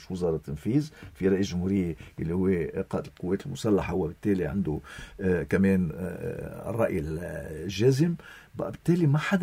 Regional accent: Lebanon; نحن شعب لبناني فيه مكونات عديدة

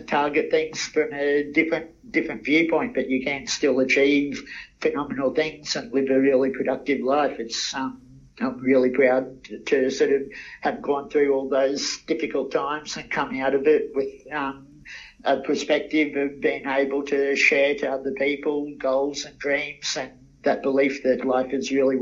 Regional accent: Kingaroy, Queensland, Australia; the local radio station in my hometown of Kingaroy

